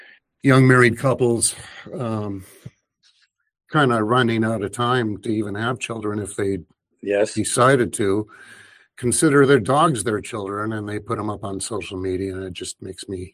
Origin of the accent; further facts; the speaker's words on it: Marshfield, Wisconsin, United States; got things going in my hometown of Marshfield, Wisconsin.